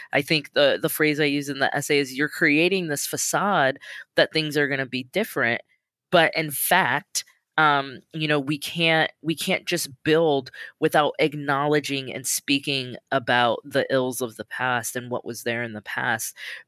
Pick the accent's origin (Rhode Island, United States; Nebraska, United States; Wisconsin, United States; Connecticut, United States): Nebraska, United States; Omaha; now in Los Angeles, United States; You know, when I think about my different experiences growing up in Omaha, going to law school at Stanford and living in the Bay for about 7 years, and then moving down to LA, where I've been since 2012, it's really different.